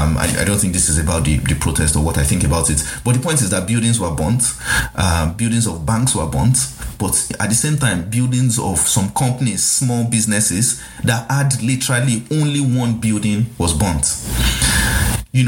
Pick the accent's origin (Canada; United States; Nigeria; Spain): Nigeria; And this is me as a Nigerian, but as a Nigerian who earns a limited amount of money and spends millions on school fees for two children